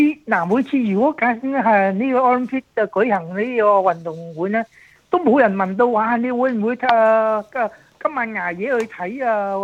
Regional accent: Australia; 咁我身為澳洲人嘅，我當然係希望澳洲能夠取勝啦。

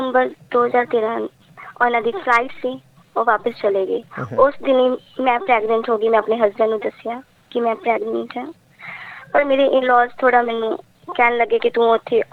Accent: Punjab, India; ਜੀ, ਮੈਂ ਪੰਜਾਬ ਦੀ ਰਹਿਣ ਵਾਲੀ ਹਾਂ ਸਰ।

